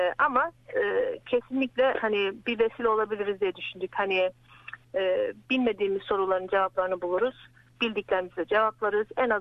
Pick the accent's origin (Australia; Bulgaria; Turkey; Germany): Australia; Shepparton, Victoria; Evet ben Shepperton'da doğma büyüme. Az bir süre işte zaman zaman Türkiye'de yaşadım. Melbourne'da da denedim ama sevmiyorum. Buranın şey kasabasında mutluyum yani seviyorum.